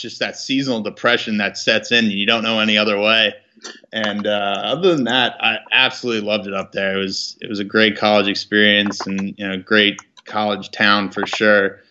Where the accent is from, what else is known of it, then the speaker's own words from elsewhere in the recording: Newton, Massachusetts, United States; I grew up in Newton and then moved a couple of times. I pretty much grew up within 20 minutes of Fenway my entire life.